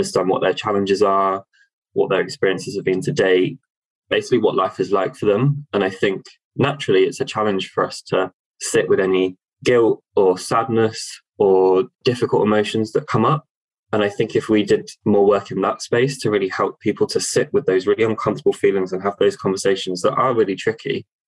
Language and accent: English; Worcester, West Midlands, United Kingdom; So I grew up in Worcester in the Midlands. So yeah, quite a decent sized city, I would say. A nice place to grow up. But ultimately, I went to university at Birmingham. And then for opportunities, I moved to the South to start my career.